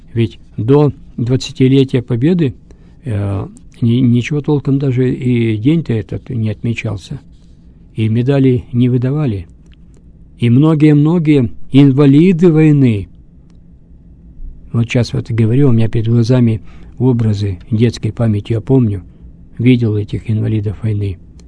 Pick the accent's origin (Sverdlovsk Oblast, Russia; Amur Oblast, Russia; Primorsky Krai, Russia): Sverdlovsk Oblast, Russia; Yekaterinburg; born there; я родился в Свердловске, но родители-то мои бежали из крестьянских земель Вологодской области